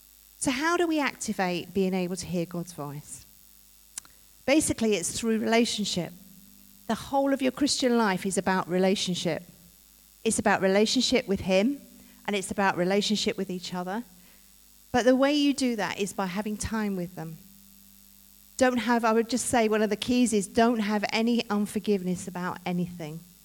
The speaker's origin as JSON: {"language": "English", "town": "Leigh-on-Sea", "region": "East of England", "country": "United Kingdom", "tie": "born or raised there", "said": "I was brought up in Leon Sea in Essex, so I love the seaside"}